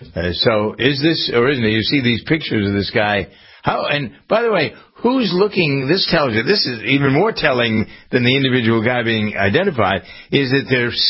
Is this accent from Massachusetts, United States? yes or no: yes; Boston, Massachusetts, United States; I don't know, but I know because I come from Boston, I guess I'm more acutely aware of it.